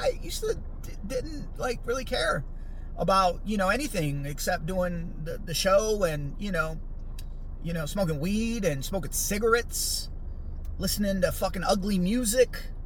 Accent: California, United States; I know, bro, I'm from the Bay Area. I see people everywhere.

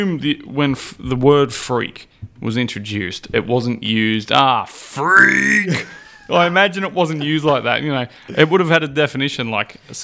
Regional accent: New South Wales, Australia; as an Australian who grew up in a pretty small regional town in New South Wales

